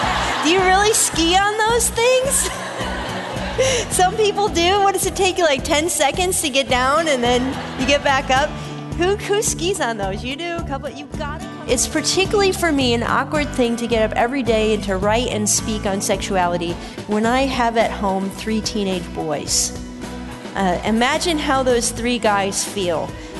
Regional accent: Colorado, United States; It is beautiful here, a little different from my hometown in Colorado.

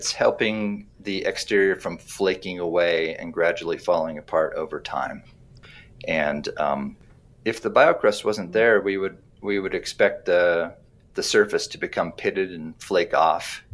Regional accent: Arizona, United States; They're very common in my home state of Arizona.

